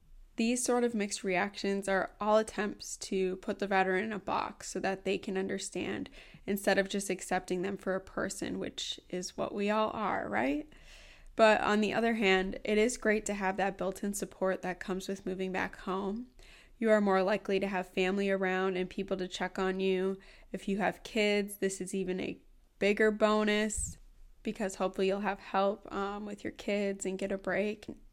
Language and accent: English; Wisconsin, United States; I actually planned on moving back to my home state of Wisconsin.